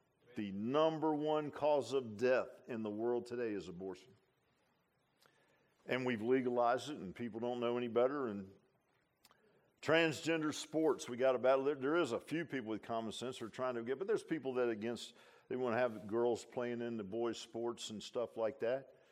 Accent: United States; there's a lot of things I'm just not proud of as a Christian and as an American.

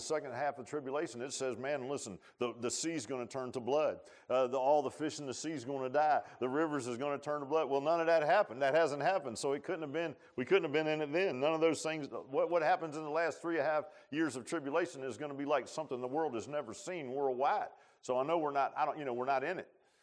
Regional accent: United States; Listen, I'm an American. I'm not proud of everything my country does.

